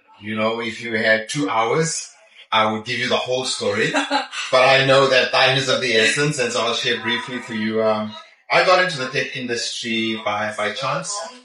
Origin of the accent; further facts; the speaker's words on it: South Africa; Janice, I told you I'm from South Africa, yeah?